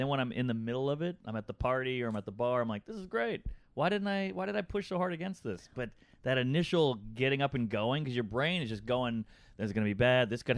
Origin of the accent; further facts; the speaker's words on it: New Orleans, Louisiana, United States; I grew up in New Orleans. It was all gumbo and jambalaya and crawfish.